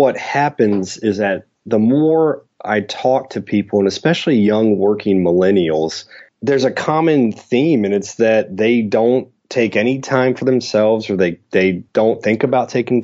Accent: Tampa, Florida, United States; I grew up in Tampa, Florida, and so we were, you know, I was fortunate enough to live 20 minutes from the beach.

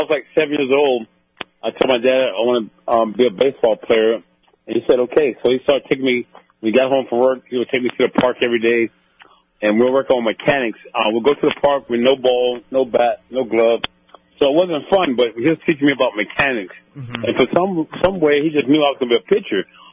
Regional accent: Tampa, Florida, United States; Well, growing up in Tampa, you know, you had Cincinnati Reds as spring training down there

